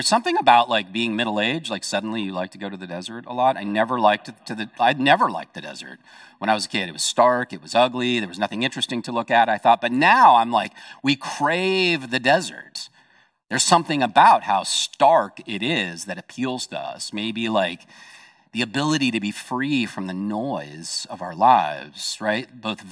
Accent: California, United States; And I'm like a city kid. I was raised in Southern California. Didn't spend a lot of time in the wilderness growing up.

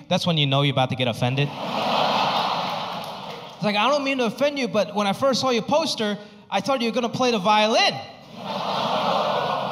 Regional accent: Hong Kong; born there; I was born in Hong Kong. Any Hong Kong people?

